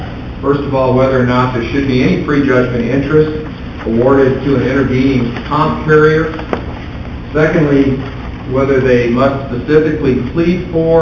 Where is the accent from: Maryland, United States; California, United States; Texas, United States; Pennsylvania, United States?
Texas, United States; El Paso; I believe he's from Tyler, and I'm from El Paso, so we're miles apart.